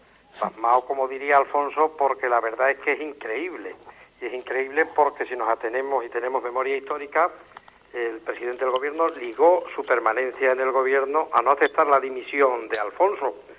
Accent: Spain; Yo como español y como demócrata

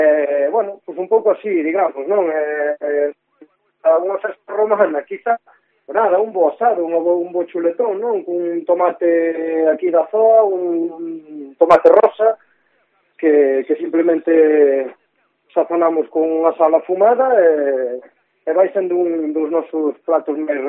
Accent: Santiago de Compostela, Galicia, Spain; now in Arteixo, Spain; Eu son originario de Santiago

